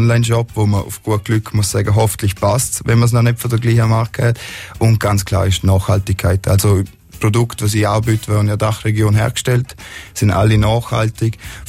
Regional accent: Vaduz, Liechtenstein; Ich komme aus Vaduz

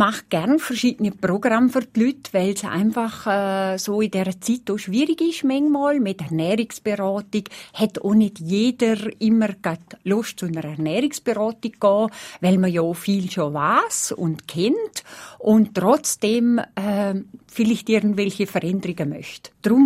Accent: Muri, Aargau, Switzerland; also ich komme aus Mura.

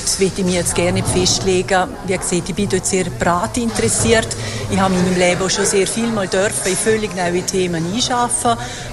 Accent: Mauren, Unterland, Liechtenstein; Ich bin eine Unterländerin, eine Maurerin, ich bin im Unterland aufgewachsen. Ich habe in Zürich studiert

